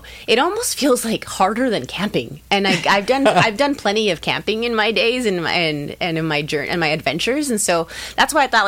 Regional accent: California, United States; I have a very high cold tolerance for being a Southern California girl.

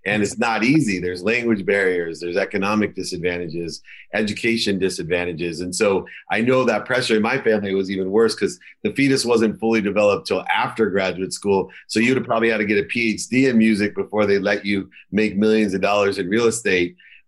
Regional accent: California, United States; Well, I'm from Southern California.

